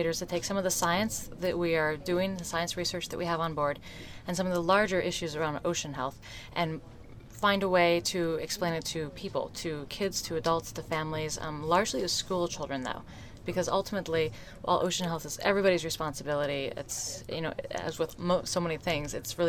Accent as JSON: {"language": "English", "region": "Colorado", "country": "United States", "tie": "born or raised there", "said": "I grew up in Colorado"}